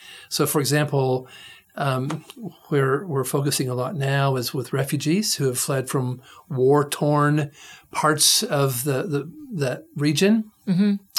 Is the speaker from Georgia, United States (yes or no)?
yes; Georgia, United States; I'm from Georgia, and so we're supposed to have